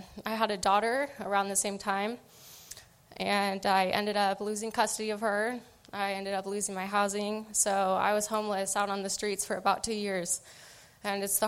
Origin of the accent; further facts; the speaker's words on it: Medford, United States; All right, so I grew up here in Medford. I actually grew up going to Christian school. My parents were Christians, so that's kind of all I knew growing up.